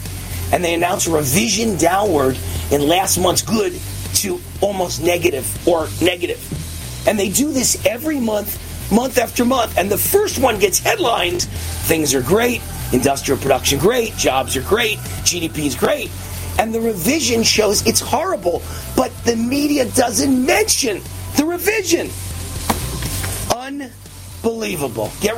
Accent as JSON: {"language": "English", "region": "Nevada", "country": "United States", "tie": "born or raised there", "said": "And in Nevada, Trump leads by 6 points. That's my home state."}